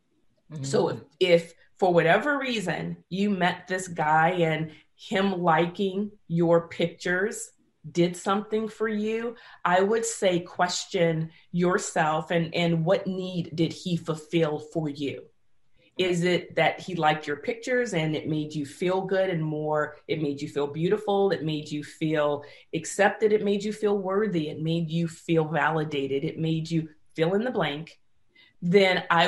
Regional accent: San Francisco, California, United States; Throw it into the bay, or I'm from San Francisco.

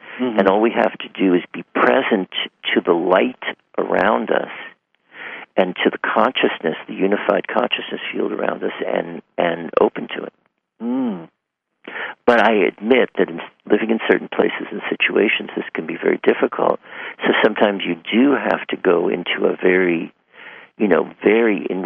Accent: New York City, New York, United States; And I grew up in New York City, right in New York City.

